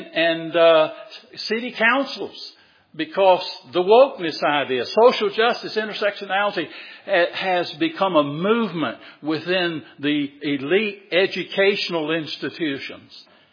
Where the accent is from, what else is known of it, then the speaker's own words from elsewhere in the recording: the South, United States; I'm a Southerner through and through.